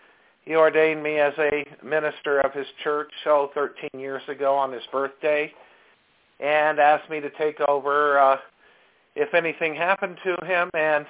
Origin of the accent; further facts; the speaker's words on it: Durango, Colorado, United States; I'm from Durango, Colorado.